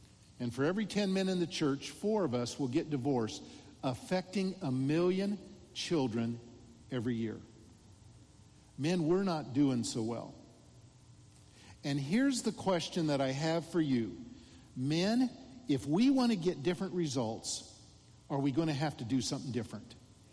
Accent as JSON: {"language": "English", "town": "Omaha", "region": "Nebraska", "country": "United States", "said": "Now, I'm from Omaha, Nebraska. Who knows where Omaha is?"}